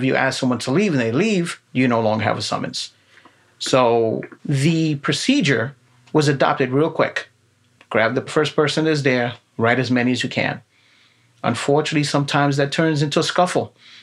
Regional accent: Bronx, New York, United States; growing up in the South Bronx, I could understand how people did not like police officers, because I myself, as a young kid, was thrown up against the wall.

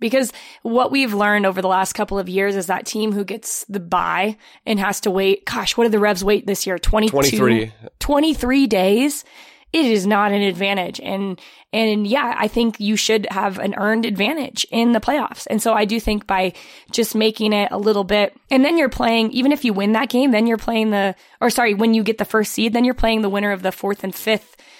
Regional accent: United States; for me, I'm an American.

